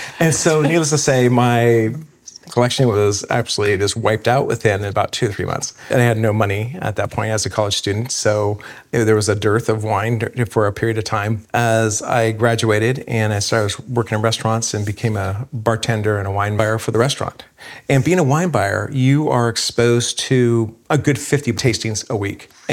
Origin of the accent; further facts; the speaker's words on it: Berkeley, California, United States; born there; I was born in Berkeley, but we moved when I was a really, really young age up into a very rural area